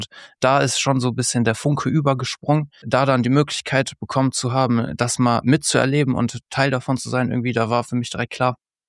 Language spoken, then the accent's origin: German; Bergisch Gladbach, North Rhine-Westphalia, Germany; Bei uns in Bergisch Gladbach bin ich quasi groß geworden im CVM